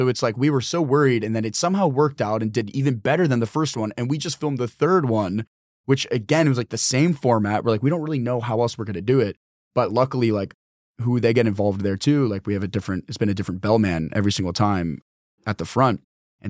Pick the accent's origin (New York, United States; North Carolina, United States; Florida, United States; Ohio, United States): North Carolina, United States; I'm not from the Northeast. I'm from North Carolina, but my mom is from Brooklyn and my dad is from Italy.